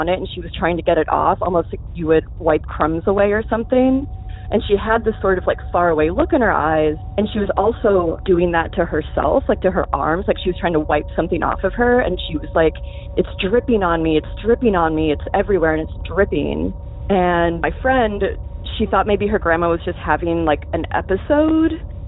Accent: Boca Raton, Florida, United States; moved away as an adult; So I grew up in South Florida, Boca Raton, and my best friend at the time stayed back there to go to college.

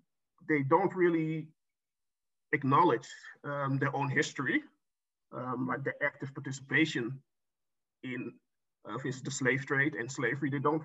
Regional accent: Amsterdam, North Holland, Netherlands; Yeah, I'm born and raised actually in Amsterdam. So I've always lived here, always went to school here, always worked here in Amsterdam. So I'm pretty much tied to the city. But my family is originally from Suriname in South America.

